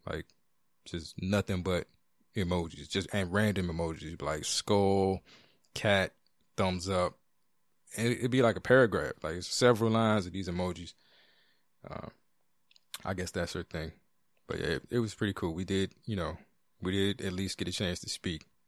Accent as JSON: {"language": "English", "region": "East Coast", "country": "United States", "said": "And, you know, I come from the East Coast, so I'm not used to being in a place where, you know, what we got did what we did."}